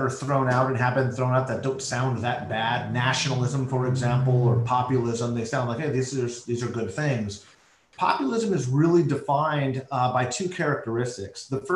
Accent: United States; Well, I'm horrified first and foremost as an American.

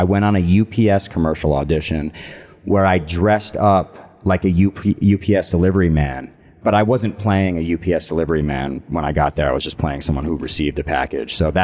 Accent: Connecticut, United States; I grew up in Connecticut.

